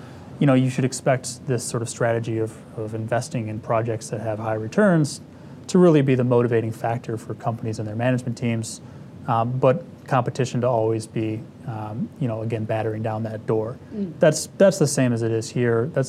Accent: Detroit, Michigan, United States; I'm from Detroit. I grew up in a GM family.

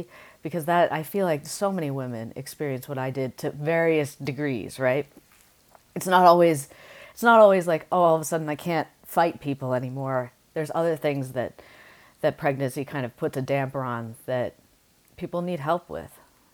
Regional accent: California, United States; And I'm a cold person normally. Like, I'm from California. I'm cold all the time.

